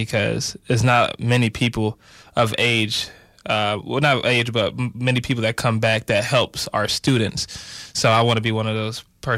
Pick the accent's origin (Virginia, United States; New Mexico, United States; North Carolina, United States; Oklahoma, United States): North Carolina, United States; Raeford; I'm from Rayford, North Carolina. It's right beside Fayetteville. I was born on base, Fort Bragg.